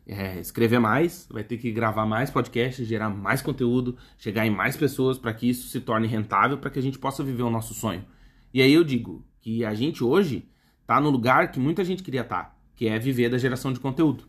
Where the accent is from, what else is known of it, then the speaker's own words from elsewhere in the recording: Alegrete, Rio Grande do Sul, Brazil; born there; Eu nasci lá no Alegrete, lá nos fundos, morei no Brasil a vida inteira, não sou um cara de família rica.